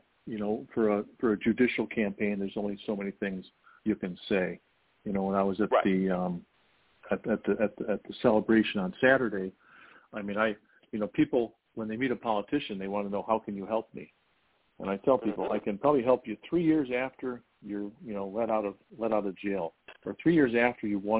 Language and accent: English; the North, United States; You know, I grew up in the North. My family all fought for the North.